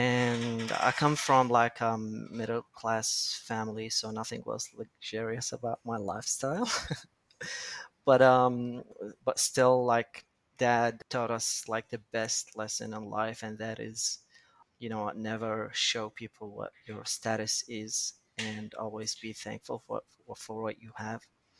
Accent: Baghdad, Baghdad Governorate, Iraq; So I was born in 1991 in Baghdad, which is the capital of Iraq. I was born and raised in a family of five brothers, and the area that I lived in was like, I would say one of the best areas in Baghdad.

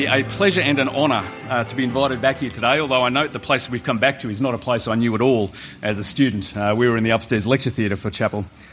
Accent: Canberra, Australian Capital Territory, Australia; I grew up mostly in Canberra, and I was converted in an Anglican school through the ministry of my peers rather than through anything particularly Anglican about the school.

